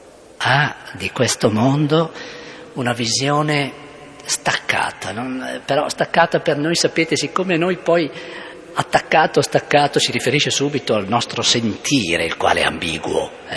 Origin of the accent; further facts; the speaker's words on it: Bergamo, Lombardy, Italy; born there; Lo capite che a questo livello non serve niente dire che sono nato a Bergamo